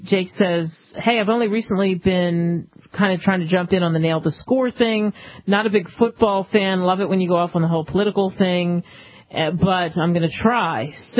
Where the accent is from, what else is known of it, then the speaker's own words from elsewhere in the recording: Philadelphia, Pennsylvania, United States; growing up in Philadelphia